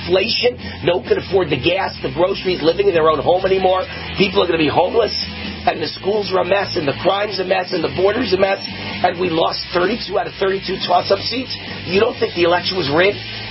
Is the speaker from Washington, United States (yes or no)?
no; Las Vegas, Nevada, United States; All right, what about my home state? I come to you from Las Vegas, Nevada